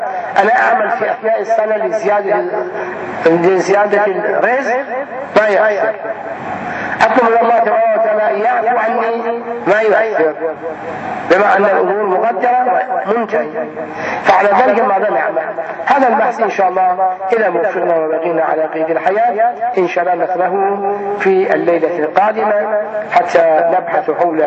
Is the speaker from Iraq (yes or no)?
yes; Iraq; رفع شرهم عن بلادنا العراق